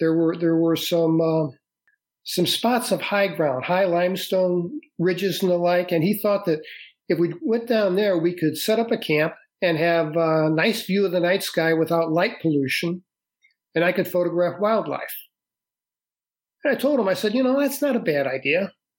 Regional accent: St. Louis, Missouri, United States; you know, we're city kids, man. I grew up in St. Louis.

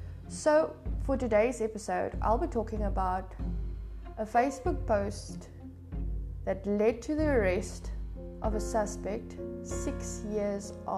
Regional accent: South Africa; first language Afrikaans; English is a second language; I am from South Africa. Obviously, my home language is Afrikaans and English is second, meaning I basically never speak English at home, except for on my posts.

